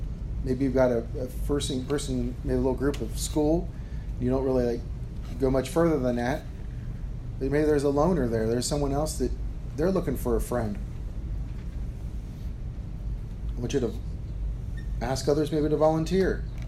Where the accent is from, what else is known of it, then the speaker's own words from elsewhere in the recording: Ohio, United States; We're all from Ohio, so we know the Buckeyes.